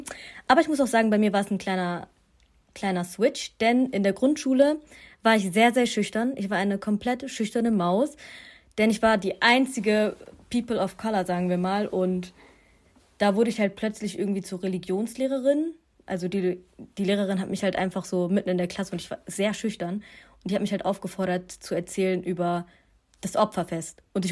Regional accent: Germany; Deutschland gehört auch zu meiner Heimat, denn ich bin hier aufgewachsen.

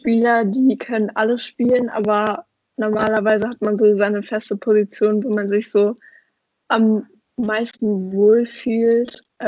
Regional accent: Oberhausen, North Rhine-Westphalia, Germany; Also ich komme ja aus Oberhausen.

